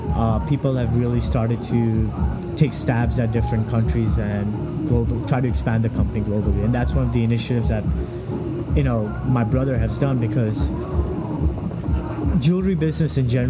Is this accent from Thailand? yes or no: yes; Thailand; moved away; also born or lived in India; I was born in India, and I was 3 months old, and then my family decided to move to Thailand